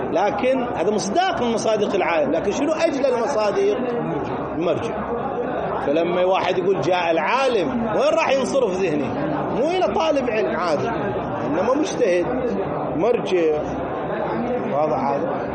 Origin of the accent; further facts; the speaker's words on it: Iraq; now in Germany; والله أنا في ألمانيا وأنا عراقي